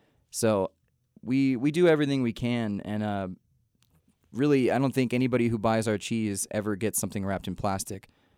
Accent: Virginia, United States; We're from Virginia, so we tend to focus on the Appalachian and the Blue Ridge Mountains area.

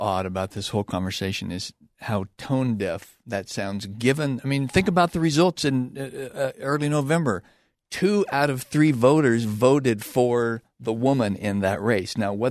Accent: Pendleton, Oregon, United States; Well, the backstory is I grew up in Pendleton, Oregon, right? So every time I go back to visit my mom, people think that I have ulterior motives for visiting Oregon.

